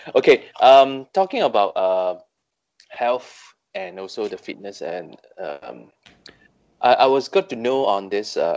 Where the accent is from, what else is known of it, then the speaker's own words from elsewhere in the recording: Bukit Mertajam, Penang, Malaysia; So I was a Kampung boy. BM boy. I was born here, raised here, and I have a family here as well. So I'm staying in BM up to today.